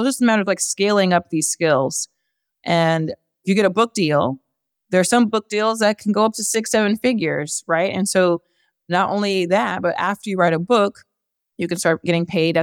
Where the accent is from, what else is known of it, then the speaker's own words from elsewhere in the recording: Rialto, California, United States; I grew up in Rialto, California, and I share that because the area in which I grew up was not saturated with doctors, engineers, lawyers, physicists